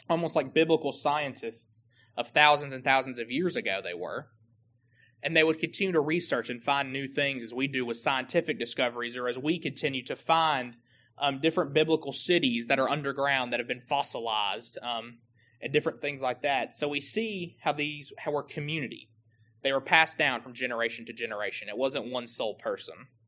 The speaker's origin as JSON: {"language": "English", "town": "Nashville", "region": "Tennessee", "country": "United States", "tie": "born or raised there", "said": "I know growing up in Nashville, where it was a very diverse community I grew up"}